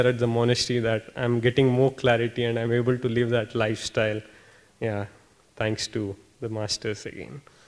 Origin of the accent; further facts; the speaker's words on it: Bangalore, Karnataka, India; So I came from Bangalore, and there I had taken Kriya Yoga, Kriya initiation.